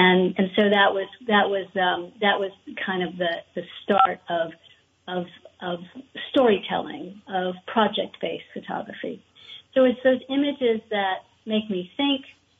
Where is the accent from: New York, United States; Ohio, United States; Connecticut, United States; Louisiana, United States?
Ohio, United States; And I am from Ohio as well.